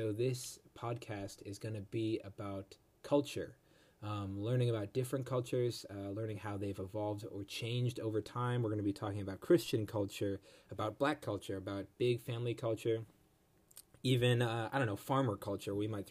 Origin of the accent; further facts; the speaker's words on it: Chicago, Illinois, United States; also born or lived in Kansas City; now in Atlanta, United States; I'm 27 years old. I'm originally from Chicago, but I lived in Kansas City for 6 years before landing in Atlanta.